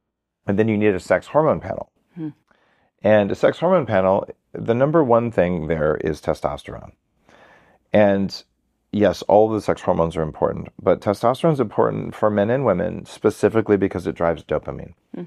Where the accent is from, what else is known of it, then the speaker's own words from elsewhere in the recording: New Mexico, United States; I grew up in New Mexico where green chili is a religion.